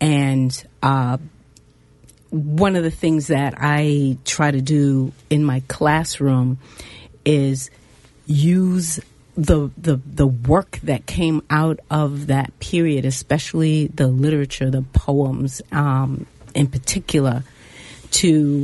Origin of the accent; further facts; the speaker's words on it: Baltimore, Maryland, United States; certainly included Baltimore and cities like Boston.